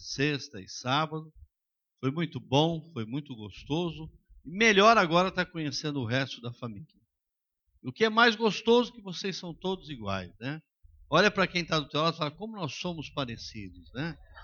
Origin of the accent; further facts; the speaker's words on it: São Paulo, Brazil; Nós somos lá do Brasil, de São Paulo.